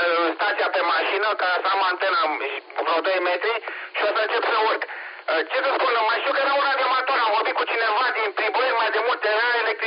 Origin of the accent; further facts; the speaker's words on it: Boțești, Argeș, Romania; satul meu se numește Boțești.